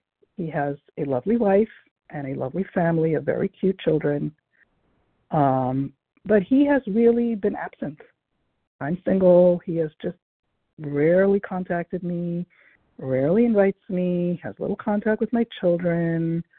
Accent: Brooklyn, New York, United States; from Brooklyn, New York.

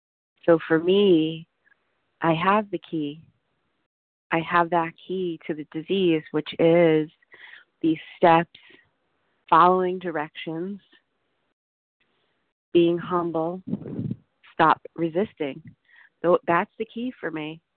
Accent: Seattle, Washington, United States; I'm from Seattle

